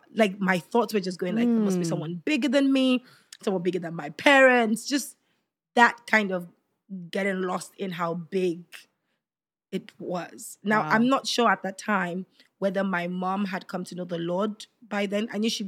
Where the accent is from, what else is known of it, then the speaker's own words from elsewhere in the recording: Lagos, Nigeria; Or just get Lagos blanket. But if I'm going to be specific, I grew up in a place called Okoko Michael.